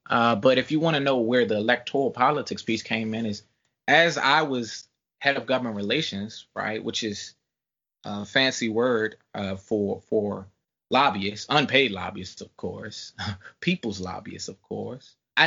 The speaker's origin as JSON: {"language": "English", "town": "Greenbelt", "region": "Maryland", "country": "United States", "tie": "born or raised there", "said": "I'm from Greenbelt, a lifelong Greenbelter. I love my city. I love my community."}